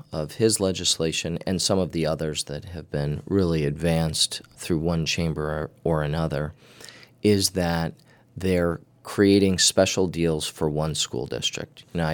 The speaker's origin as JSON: {"language": "English", "town": "Bloomington", "country": "United States", "said": "I come from Bloomington"}